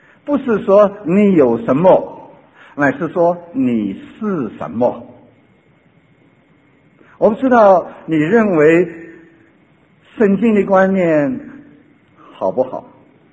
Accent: China; 我发现呢，这个美国人啊比我们中国人是有一点不同啊

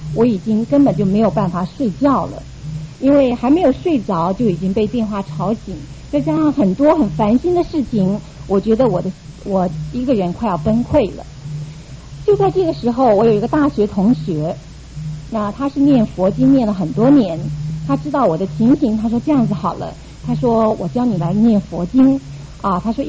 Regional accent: Tainan, Taiwan; born there; 我是出生在一个军人子弟的家庭，我们家有兄弟姐妹七个，我是在台南出生的。我们的家庭呢，就是一个民间信仰的一个家庭。

